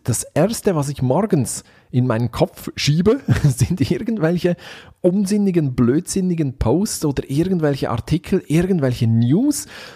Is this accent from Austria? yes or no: no; Switzerland; Ich weiß nicht, wie es in Deutschland ist, aber bei uns in der Schweiz gibt es so Gratiszeitungen